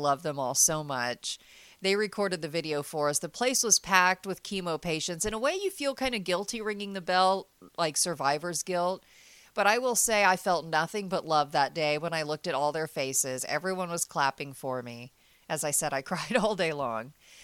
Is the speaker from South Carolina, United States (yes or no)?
no; Frankfort, Indiana, United States; I even met one who lives in my hometown of Frankfort, Indiana.